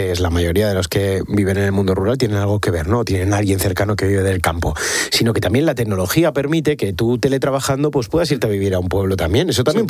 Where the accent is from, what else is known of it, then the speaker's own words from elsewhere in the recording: Galicia, Spain; Yo soy gallego